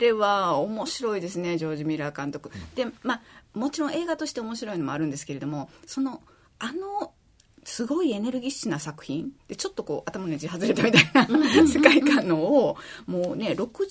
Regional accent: Nara, Japan; now in Osaka, Japan; まあ、ベースなんか奈良出身なんですけど、今やもう大阪のおばちゃん歴の方が長いんで

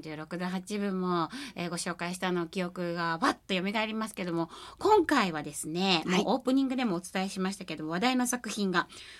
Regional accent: Kansai, Japan; 私なんかも関西人なので

